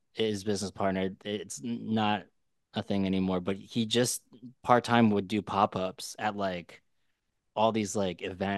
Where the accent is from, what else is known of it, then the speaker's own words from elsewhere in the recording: Malaysia; I'm Malaysian, and I went to Malaysia. I went to Kuala Lumpur.